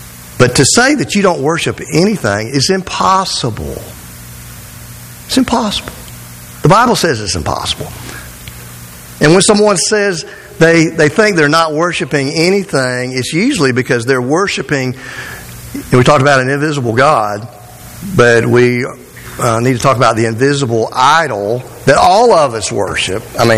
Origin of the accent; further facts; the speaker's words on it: Georgia, United States; also born or lived in Louisiana; But I was born in Louisiana. I grew up in Georgia.